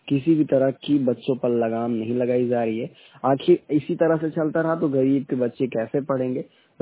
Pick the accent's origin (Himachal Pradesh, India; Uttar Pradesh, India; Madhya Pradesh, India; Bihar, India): Uttar Pradesh, India; Amethi; मैं अमेठी से हूँ